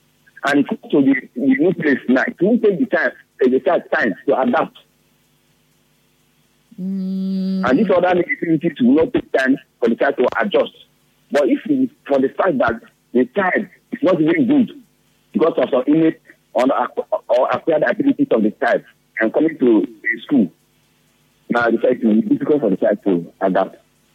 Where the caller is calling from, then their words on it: Erema, Rivers, Nigeria; I'm calling you from Erema.